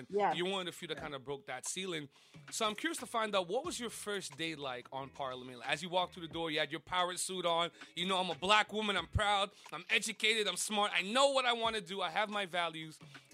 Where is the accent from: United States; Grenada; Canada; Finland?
Grenada; Saint George; So my people, we're from the Carenage.